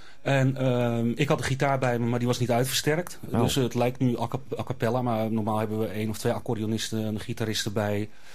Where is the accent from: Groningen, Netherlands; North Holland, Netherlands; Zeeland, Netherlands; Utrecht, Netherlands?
Zeeland, Netherlands; ik kom uit Zeeland. Dus ik moest geboortetechnisch in een zeemanskoor.